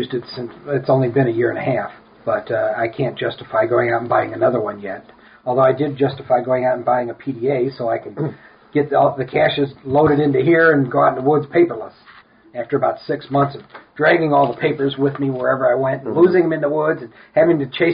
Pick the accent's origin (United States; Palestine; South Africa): United States; St. Louis, Missouri; I'm from St. Louis, always been St. Louis, lived in Afton, 3/4 of a mile away from the house where I grew up in, and I've never been more than about 3 miles away from that house